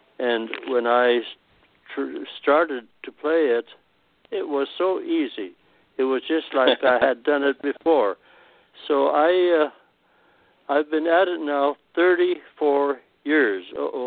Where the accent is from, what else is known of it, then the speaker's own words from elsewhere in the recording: Naselle, Washington, United States; Well, I grew up in Nacelle, Washington. That's in southwest corner of Washington State, about 20 miles from the Pacific Ocean. My parents are from Finland. But I was born here in Nacelle